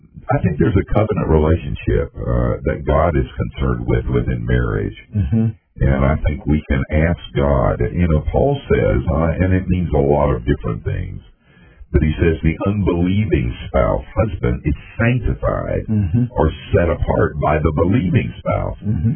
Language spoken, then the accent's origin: English; North Carolina, United States; But I grew up in North Carolina, so I know.